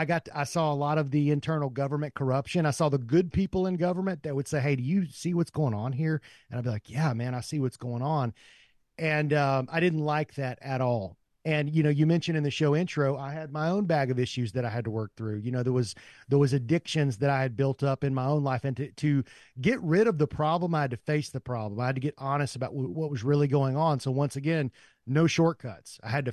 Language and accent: English; Murfreesboro, Tennessee, United States; I'm from this area. So originally I grew up in Murfreesboro. My family was still here.